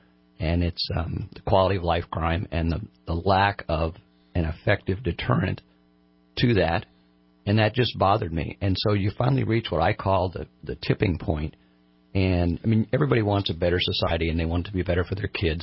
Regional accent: California, United States; moved away as an adult; When we first moved here in 1994, we came from Southern California.

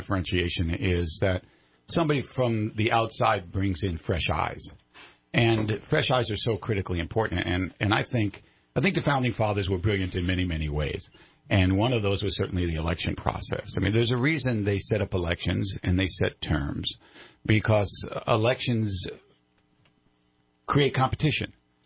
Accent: Northeast, United States; I did not grow up here, as most people listening to me can tell. I grew up in the Northeast. I am the son of a New York City Police Department family.

